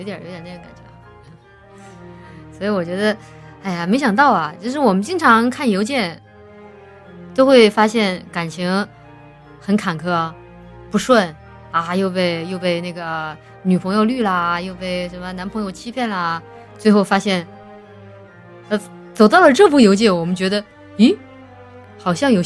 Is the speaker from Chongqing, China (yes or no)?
yes; Chongqing, China; 吃不了辣的请一定告诉老板。反正我重庆人觉得这家辣味很地道